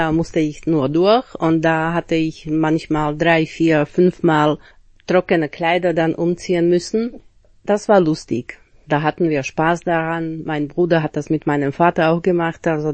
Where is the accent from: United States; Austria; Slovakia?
Slovakia; central Slovakia; Aber wie jedes Jahr verbringe ich Ostern in meiner Heimatstadt in der Mittelslowakei.